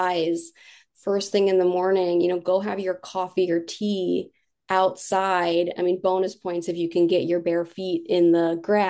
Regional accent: Illinois, United States; But I grew up outside of Chicago and I know those brutal winters.

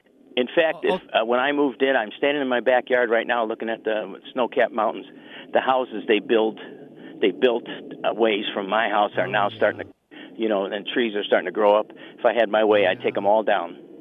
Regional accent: Midwest, United States; now in Reno, United States; I can't tell you. But somewhere in the Midwest. Well, you could tell by the accent where I'm from.

